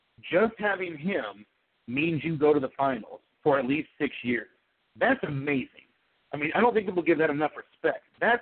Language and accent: English; California, United States; I go with San Jose just because I'm from California, so yeah. I have no problem watching the hometown team do a little something.